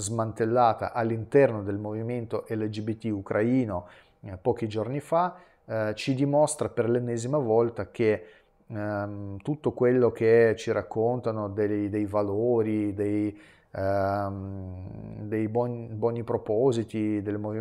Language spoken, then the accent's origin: Italian; Milan, Lombardy, Italy; moved away as an adult; da milanese che da molti anni ha vissuto a Milano, io mi reputo milanese, lì ho comprato la mia casa